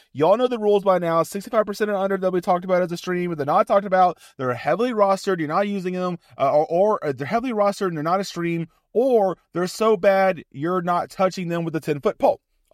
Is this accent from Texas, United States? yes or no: yes; Houston, Texas, United States; personally, I've lived through a few hurricanes growing up in Houston.